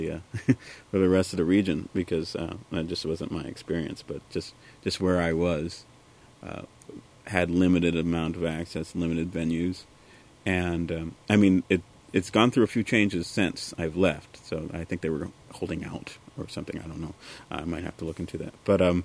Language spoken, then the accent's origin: English; Maryland, United States; now in Duluth, United States; I'm originally from Maryland. I was born and raised there just outside of Baltimore. And I've been in Duluth for 15 years now.